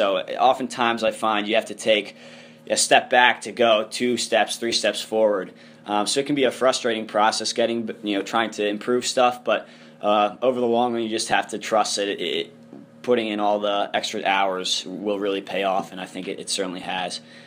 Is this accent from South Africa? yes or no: no; Baltimore, Maryland, United States; and I'm from Baltimore, so there's a pretty competitive interscholastic league there.